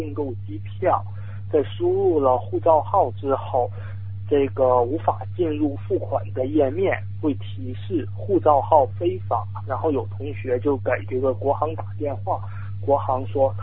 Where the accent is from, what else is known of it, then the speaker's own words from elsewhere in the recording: China; moved away as an adult; now in Australia; 我从中国来澳大利亚读书也是因为不喜欢中国这种没有自由民主不能够自由发表言论的这种环境